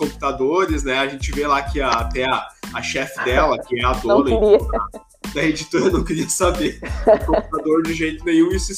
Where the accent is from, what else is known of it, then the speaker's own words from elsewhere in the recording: Brazil; E é legal também de a gente assistir como brasileiro e como professor, né, de língua portuguesa